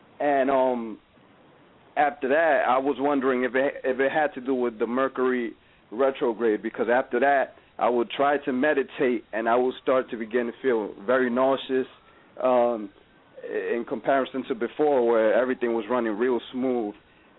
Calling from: New York, United States; Oh, hello. … I'm from New York.

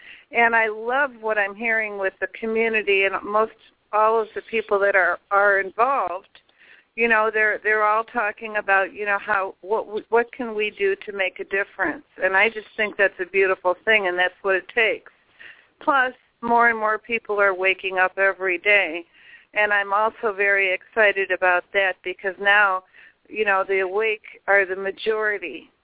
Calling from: Illinois, United States; I'm calling from Illinois.

